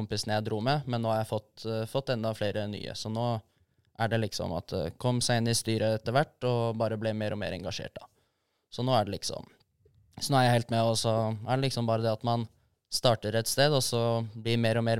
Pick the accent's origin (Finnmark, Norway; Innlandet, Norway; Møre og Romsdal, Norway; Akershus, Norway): Akershus, Norway; Bærum; Altså, jeg jo født og oppvokst I Bærum